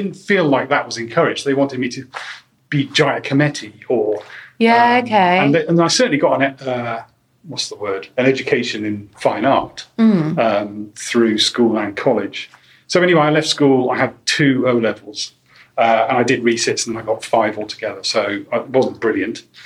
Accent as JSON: {"language": "English", "region": "Wales", "country": "United Kingdom", "tie": "born or raised there", "also_born_or_lived": "Catford", "said": "I was born in Catford, grew up in Wales. You know, my parents moved to Wales and I grew up there."}